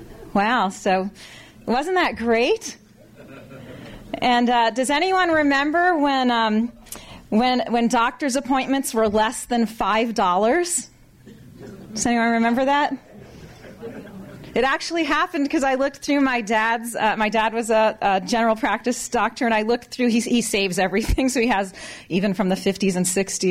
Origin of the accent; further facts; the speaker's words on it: Eugene, Oregon, United States; It's really exciting to be able to actually speak in my hometown. I've been all over the country sharing what we've done here, and it's amazing to me that people in Eugene don't even know this, a lot of them.